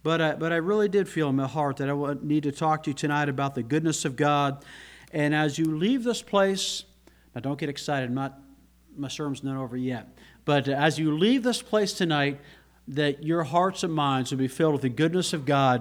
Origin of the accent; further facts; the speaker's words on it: Canada; I come from Canada.